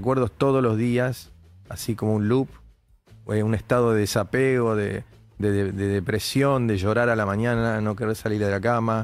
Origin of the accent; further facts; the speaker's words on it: Argentina; Yo soy argentino de quinta generación, descendiente de escoceses y de irlandeses, que llegaron a la Argentina en 1840, mis tatarabuelos. Entonces, bueno, mis abuelos me criaron hablando inglés de chico